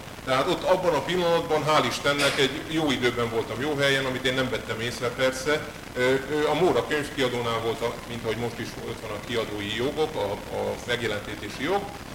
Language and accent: Hungarian; Szeged, Csongrád-Csanád, Hungary; meg én Szegedről, tőzsgyökeres szegedi vagyok